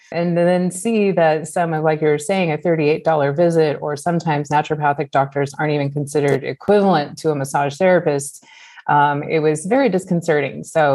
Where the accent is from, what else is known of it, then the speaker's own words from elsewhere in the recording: Alaska, United States; So I grew up in Southeast Alaska. I moved there at 6 years old, and it was very rural.